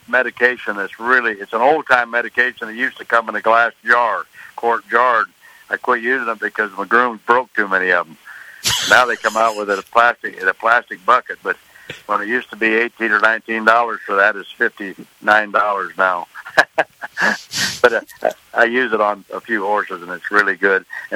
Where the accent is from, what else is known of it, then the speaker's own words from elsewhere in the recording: Grand Island, Nebraska, United States; I lived with my grandparents, and my grandpa trained horses, so I went with him in the summertime.